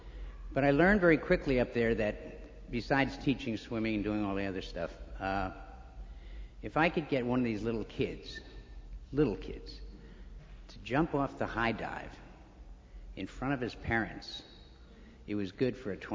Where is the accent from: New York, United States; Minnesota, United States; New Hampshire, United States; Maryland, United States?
New York, United States; Flushing; born there; I was born here in New York City, actually out in Flushing, and I've spent the rest of my life telling people I'm from Western Long Island.